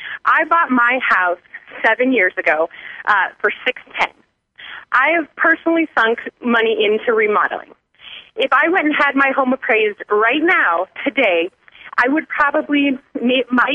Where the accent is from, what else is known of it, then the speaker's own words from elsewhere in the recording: United States; So we, as the American public, need to come together to our senators, to our officials, and tell them what we need